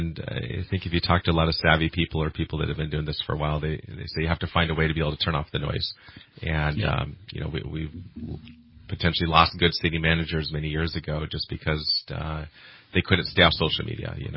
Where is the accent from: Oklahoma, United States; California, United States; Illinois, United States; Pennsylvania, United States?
California, United States; I grew up in the Bay Area. After high school, I came out here in 1995 and went to Simpson University.